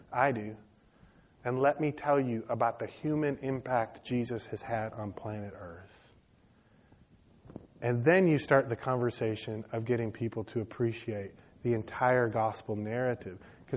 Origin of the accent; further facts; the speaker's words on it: Detroit, Michigan, United States; and they had this even where I grew up in Detroit.